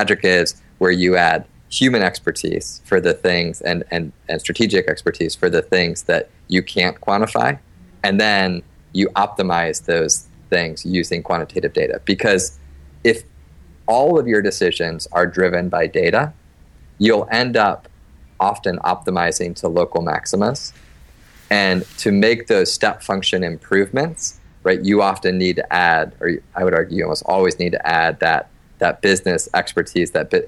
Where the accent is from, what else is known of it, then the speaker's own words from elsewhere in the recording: Cleveland, Ohio, United States; So I grew up in Cleveland